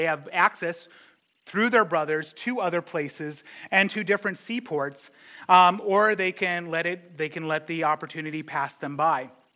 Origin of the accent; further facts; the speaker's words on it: North Dakota, United States; I grew up in North Dakota, and there was something I noticed amongst my peers. Everybody hated living in North Dakota.